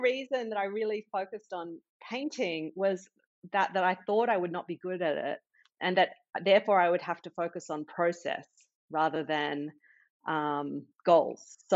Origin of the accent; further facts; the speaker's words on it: Australia; moved away; I'm Australian and I was on sabbatical. So we moved to Australia for 6 months.